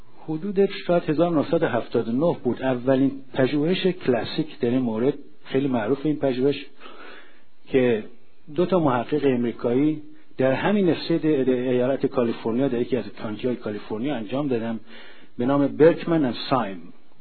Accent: Iran; moved away; من حدود 28 سال قبل از ایران در آمدم

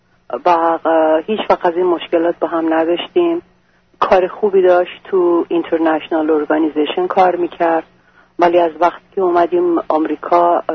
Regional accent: Iran; moved away as an adult; وقتی که از ایران اومدم بیرون

